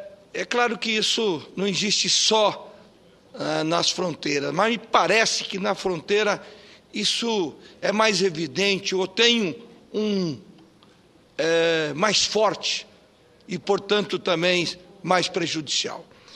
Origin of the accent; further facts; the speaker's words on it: Bela Vista, Mato Grosso do Sul, Brazil; eu sou nascido, eu sou da fronteira, eu sou nascido em Bela Vista, criado, portanto, na fronteira